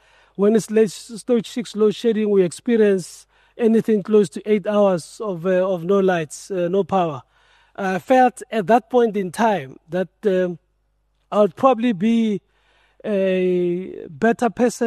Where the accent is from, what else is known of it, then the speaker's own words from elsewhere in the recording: Brits, North West, South Africa; also born or lived in Rustenburg; I was not born in Soweto. I was born in Rustenburg. I grew up in Brits, so I'm from the maize and tobacco farms of the Northwest.